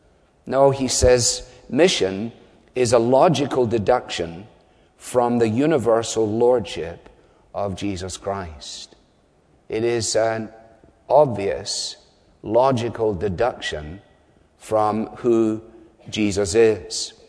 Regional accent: Scotland, United Kingdom; As a Scotsman, if I've spent that much money

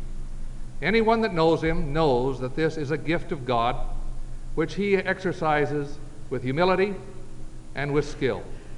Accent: Illinois, United States; I was raised and born in Northern Illinois

